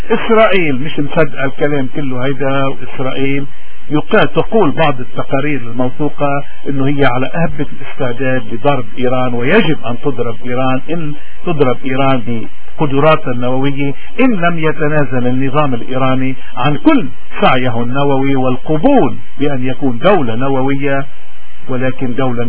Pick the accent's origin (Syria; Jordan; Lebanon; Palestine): Lebanon; ولكن حتى ينتصر لبنان بدنا نحن كلبنانيين من كل الفئات، من كل المذاهب، من كل المناطق